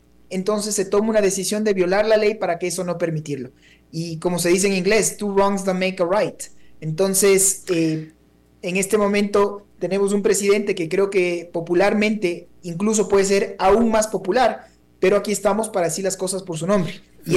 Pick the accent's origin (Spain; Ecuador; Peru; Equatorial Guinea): Ecuador; me lamento como ecuatoriano